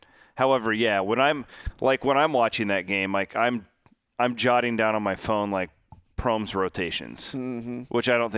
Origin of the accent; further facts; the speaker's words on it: Iowa, United States; explaining to the waitress, like, or to the bartender that I'm from Iowa